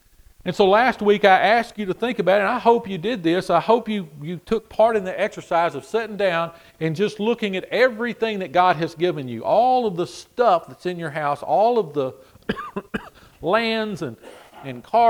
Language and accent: English; Texas, United States; Now it's funny, from my thinking, I'm from Texas. We don't need that support.